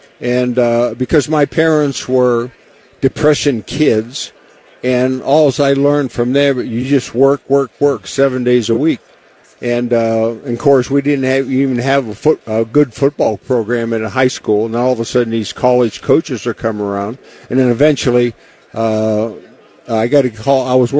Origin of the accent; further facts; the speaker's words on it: Warren, Ohio, United States; because I'm from Warren Youngstown area.